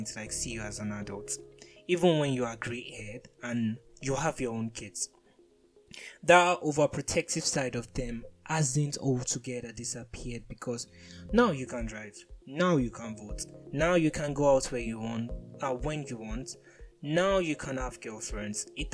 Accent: Nigeria; We've all been rocked one way or the other as a Nigerian.

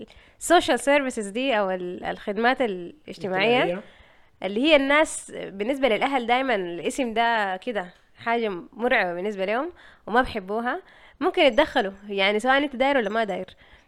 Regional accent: Sudan; احنا عندنا في السودان مثلا ممكن يعني لحد يعني عمر معين

